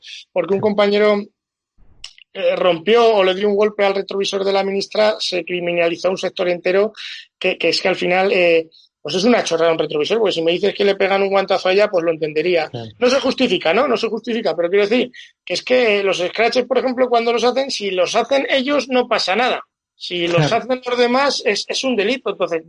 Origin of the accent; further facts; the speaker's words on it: Pedrola, Aragon, Spain; Y las versiones taurinas van desde una suelta de vaquillas aquí en mi pueblo, en Pedrola